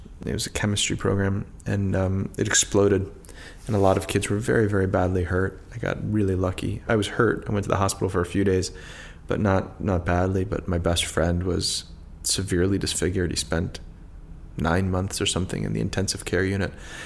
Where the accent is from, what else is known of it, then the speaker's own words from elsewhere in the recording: Washington, District of Columbia, United States; Well, I grew up in Northwest, so the city is divided into four quadrants.